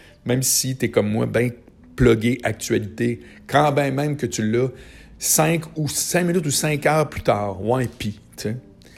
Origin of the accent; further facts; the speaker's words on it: Charlesbourg, Quebec, Canada; Mais non, je viens de Charlebourg, puis ça me tente pas d'aller à Charlebourg.